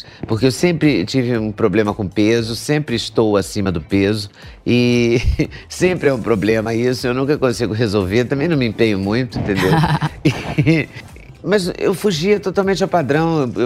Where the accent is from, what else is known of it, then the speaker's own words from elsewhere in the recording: Juiz de Fora, Minas Gerais, Brazil; voltei para Juiz de Fora, de onde eu nasci, de onde eu venho.